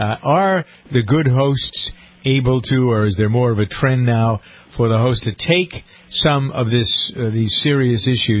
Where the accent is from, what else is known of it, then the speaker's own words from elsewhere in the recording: New England, United States; Remember when we grew up in New England, the City Service Oil Company became Citgo.